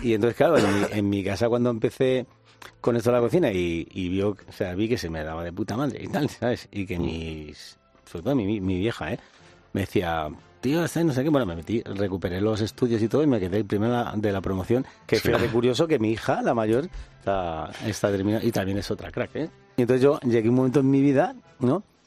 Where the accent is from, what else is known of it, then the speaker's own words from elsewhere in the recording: Madrid, Community of Madrid, Spain; Yo soy un joven de Vallecas